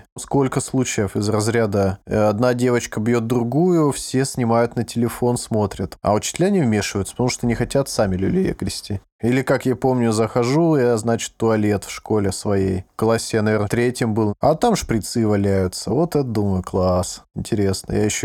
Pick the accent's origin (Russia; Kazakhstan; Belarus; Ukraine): Russia; я сказала, что я из России.